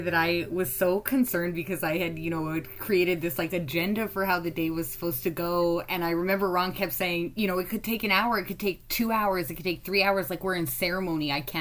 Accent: Lorette, Manitoba, Canada; now in Winnipeg, Canada; I'm a Métis woman. Both my parents are Métis. I'm from Lorette, Manitoba, and I now live in Winnipeg with my wife and our daughter.

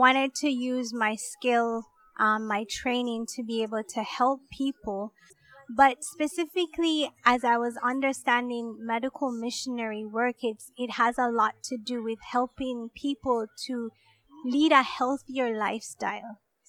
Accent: Jamaica; I'm not very connected in my culture as I grew up in Jamaica.

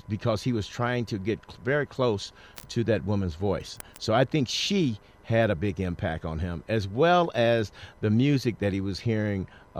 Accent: St. Louis, Missouri, United States; I think it was because of the fact that I was from St. Louis and I was close to him

